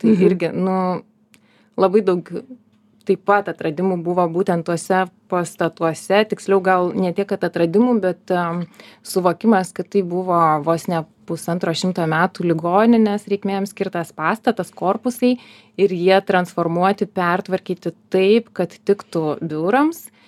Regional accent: Joniškis, Šiauliai County, Lithuania; Aš esu iš Joniškio rajono.

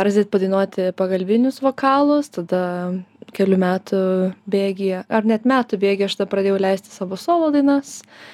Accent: Panevėžys, Panevėžys County, Lithuania; also born or lived in Kaunas / Vilnius; aš iš Panevėžio krausčiausi į Kauną gyventi konservatorijoje, mokiausi ten irgi

